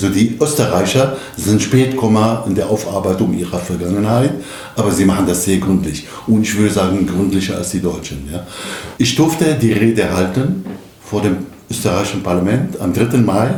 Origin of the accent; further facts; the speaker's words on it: Damascus, Damascus Governorate, Syria; ich habe ihm gesagt, ich komme aus Damaskus.